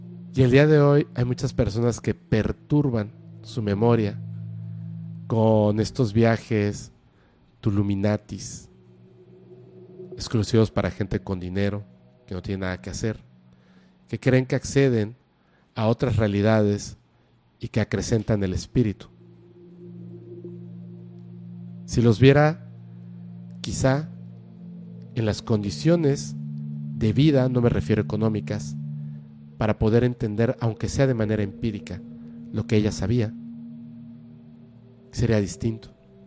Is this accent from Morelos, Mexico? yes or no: yes; Tepoztlán, Morelos, Mexico; deberías de visitar mi pueblo Tepoztlán